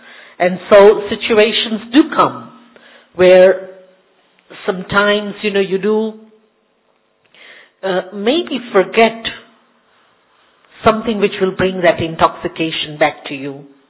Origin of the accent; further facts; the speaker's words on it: Zimbabwe; also born or lived in Zambia; now in Kenya; I was born in Zambia, brought up in Zimbabwe, and serving in Kenya, so virtually African. I've been in the center in Kenya since last 31 years, but I was born in Zambia